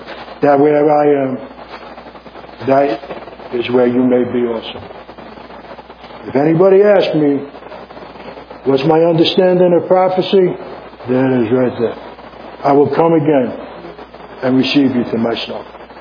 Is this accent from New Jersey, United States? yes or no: yes; Jersey City, New Jersey, United States; but I'm from Jersey City, so I'm just trying to get your attention